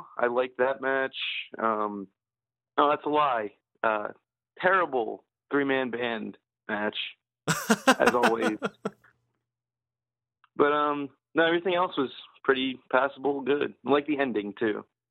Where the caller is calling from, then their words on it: Delaware, United States; from Delaware.